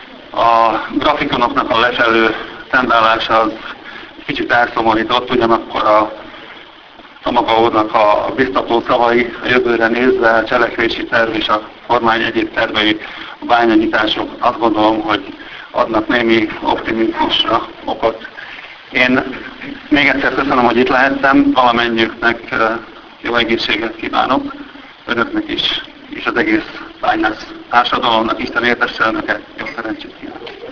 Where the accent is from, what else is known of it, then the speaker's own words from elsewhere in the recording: Pápa, Veszprém County, Hungary; én pápai vagyok, tehát azon a vidéken nem nagyon ismerjük sem a bányászatot, sem a bányászok életét.